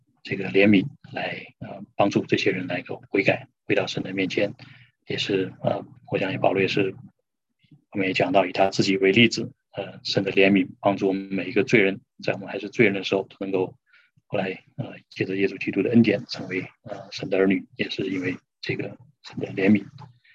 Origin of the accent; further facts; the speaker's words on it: China; 就像我们中国人也常常讲师父这个父是父亲的父，对不对？